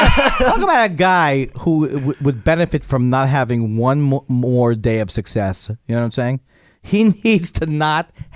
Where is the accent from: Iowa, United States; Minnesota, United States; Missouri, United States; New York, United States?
New York, United States; Queens; I grew up in Queens, but I would go back in the late 80s, 90s. I would go back and stay with my parents who were still in the same house I grew up in Queens.